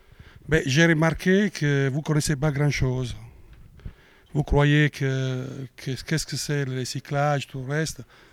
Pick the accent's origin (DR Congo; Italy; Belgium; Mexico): Italy; French is a second language; parce que moi je suis italien, j'ai suivi aussi en Italie